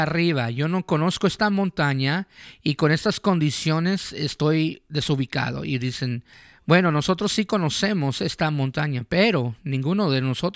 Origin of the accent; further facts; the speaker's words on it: Canada; Yo crecí en Canadá, entonces me encanta el invierno y los deportes.